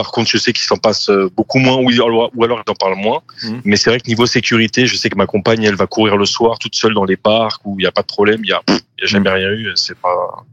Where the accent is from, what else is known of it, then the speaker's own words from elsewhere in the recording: Île-de-France, France; je parle vraiment de la région parisienne où j'ai grandi, dans les Yvelines moi. Et puis après sur Paris, j'ai travaillé longtemps sur Paris.